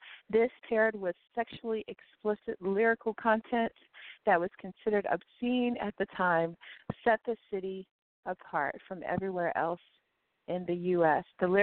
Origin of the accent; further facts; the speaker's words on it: Miami, Florida, United States; Yeah. Born and bred in Coconut Grove.